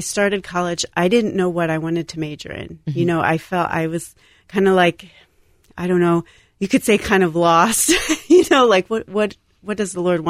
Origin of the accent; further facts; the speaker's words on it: Lynchburg, Virginia, United States; You know, I grew up in the South, in Lynchburg, Virginia.